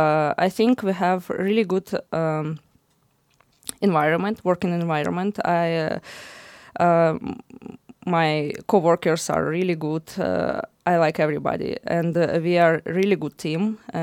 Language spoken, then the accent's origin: English; Russia; born there; English is a second language; So I was born in Russia. I was an architect there.